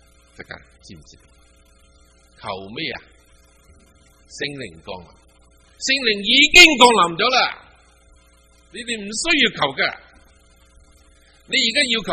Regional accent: China; 不懂、我们中国人就是这样的，你挺靓仔喎

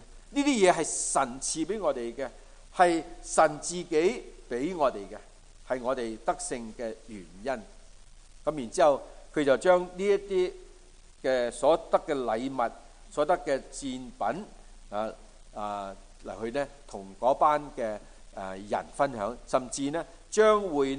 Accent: China; 我中國人有孫子嘅兵法啊

